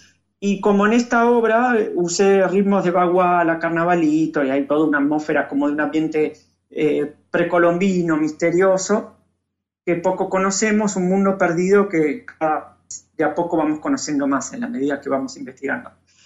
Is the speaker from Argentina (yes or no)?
yes; Buenos Aires, Argentina; evoco mis raíces porteñas, porque yo me crié en Buenos Aires, donde, bueno, viví la mayor parte de mi vida.